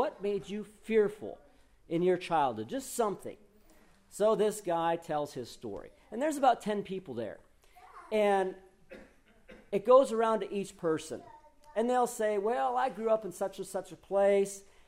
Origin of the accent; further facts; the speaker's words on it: Superior, Wisconsin, United States; I said, I grew up in Superior, Wisconsin, and what made me fearful was the dentist.